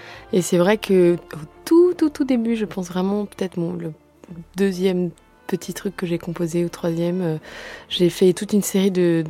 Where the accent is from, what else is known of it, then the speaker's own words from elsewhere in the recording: Brazil; ça fait partie de mes souvenirs de mon enfance au Brésil